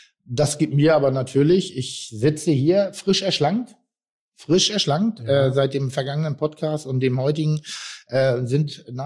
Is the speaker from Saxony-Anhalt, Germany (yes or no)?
no; Pinneberg, Schleswig-Holstein, Germany